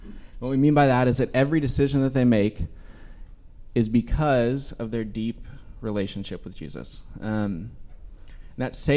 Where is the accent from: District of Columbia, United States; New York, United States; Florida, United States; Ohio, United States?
Ohio, United States; West Chester; I grew up in Westchester, which is about 30 minutes north of Cincinnati. It's a suburb.